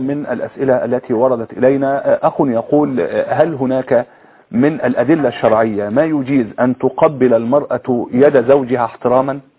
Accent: Egypt; عندنا في مصر

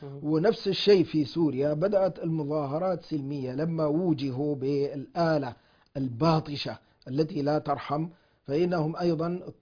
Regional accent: Sudan; وليس هذا من مروءتنا وشهامتنا كسودانيين.

